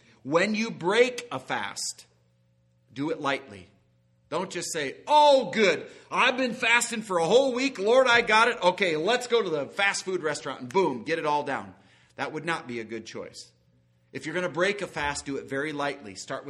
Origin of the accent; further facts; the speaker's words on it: Iowa, United States; I'm from Iowa, the great state of Iowa, so we call the night meal supper.